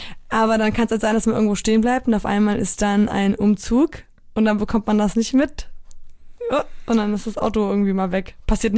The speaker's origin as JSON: {"language": "German", "town": "Flensburg", "region": "Schleswig-Holstein", "country": "Germany", "tie": "born or raised there", "said": "als Kind bin ich in dem Glauben aufgewachsen, dass er der König von Flensburg ist."}